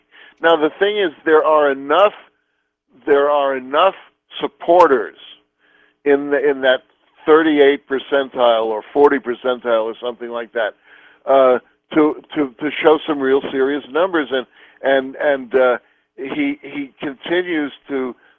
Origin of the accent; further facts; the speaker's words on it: New York, United States; Now, I grew up in New York.